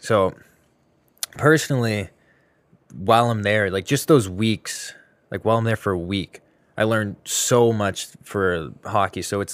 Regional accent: Boston, Massachusetts, United States; Yeah, I say Florida because I'm from Mass, the greater Boston area.

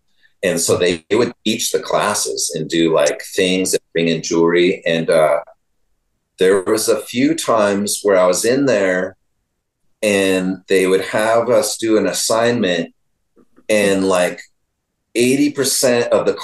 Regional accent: California, United States; And I was just from NorCal.

